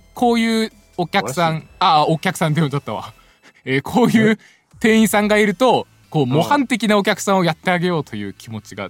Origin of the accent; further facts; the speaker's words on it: Aomori, Japan; その地元の青森県でもロフトはあったからさ。